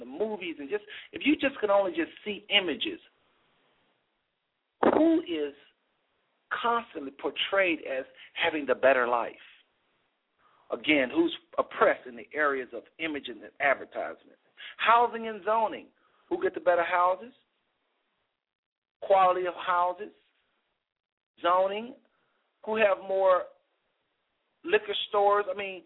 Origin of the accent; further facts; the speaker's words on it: Texas, United States; I come from Texas, and I went to Ohio